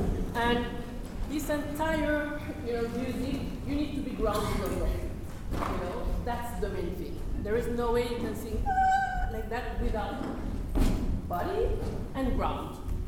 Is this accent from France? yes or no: yes; Martinique, France; accent: French; English is a second language; French accent all the time. I'm from France. I'm from the Caribbean, actually, from Martinique.